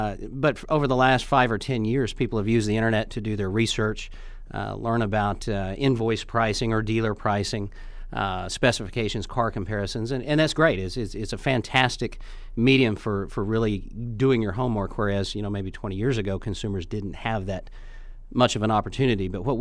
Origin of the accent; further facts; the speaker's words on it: Tulsa, Oklahoma, United States; now in Dallas, United States; I'm from Tulsa originally, but I do live in Dallas.